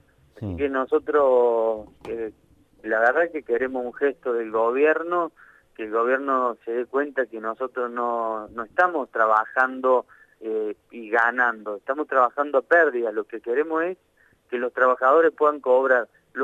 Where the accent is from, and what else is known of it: Argentina